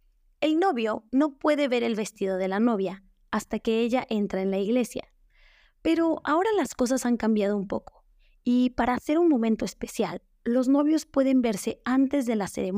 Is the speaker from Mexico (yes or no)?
yes; Mexico; como buenos mexicanos, tomamos ese tiempo para prepararnos